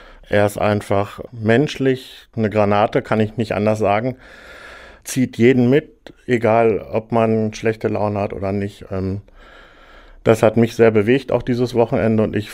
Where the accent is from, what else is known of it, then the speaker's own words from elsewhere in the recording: Bremke, Lower Saxony, Germany; Ich komme aus Bremke, Landkreis Holzminden.